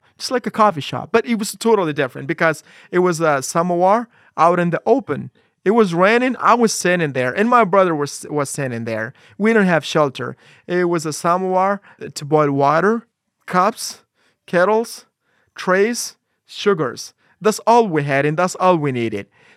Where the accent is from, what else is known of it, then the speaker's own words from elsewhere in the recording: Kunar, Afghanistan; I was born in Kunar's. I could understand their actions, their body language, and what they were up to because I was from there.